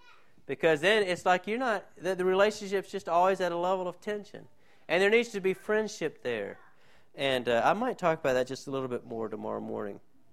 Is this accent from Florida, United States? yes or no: yes; Blountstown, Florida, United States; when I grew up in Bluntstown, it was pretty laid back, but that's changed a little bit now.